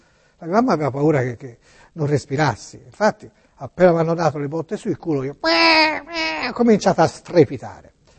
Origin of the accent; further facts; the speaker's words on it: Florence, Tuscany, Italy; born there; Io sono nato in Via degli Alfani, pieno centro di Firenze, in un edificio che adesso è una facoltà universitaria, proprio di fronte alla rotonda dei Brunelleschi